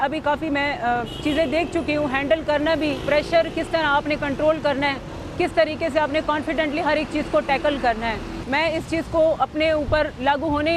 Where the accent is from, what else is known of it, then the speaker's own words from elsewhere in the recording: Wana, Khyber Pakhtunkhwa, Pakistan; also born or lived in Bannu / Peshawar; میرا تعلق ساؤتھ وزیرستان سے ہے، میں وانا سے بلانگ کرتی ہوں